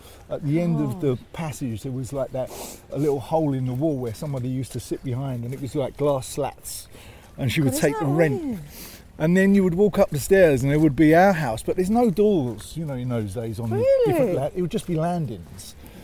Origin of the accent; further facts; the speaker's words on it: Islington, London, United Kingdom; Islington, yeah. Yeah, I grew up in Islington. My mum was a school dinner lady. My dad was a printer, but we had absolutely no money.